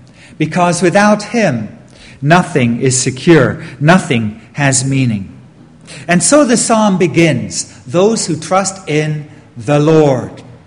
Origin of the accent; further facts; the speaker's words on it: London, United Kingdom; When I was young, growing up in London